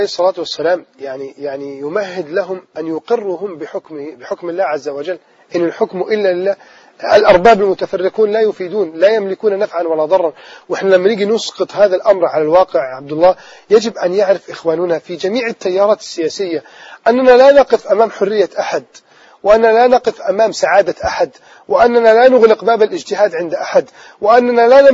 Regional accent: Egypt; يا رب اجمع أطياف بلدنا مصر على الطاعة

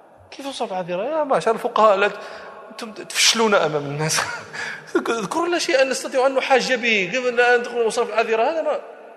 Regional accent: Morocco; كنت أدرس الطلبة صحيح مسلم عندنا في المغرب

